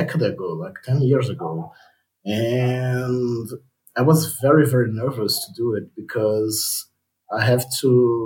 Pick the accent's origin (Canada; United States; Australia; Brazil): Brazil; English is a second language; I'm a cartoonist from Brazil.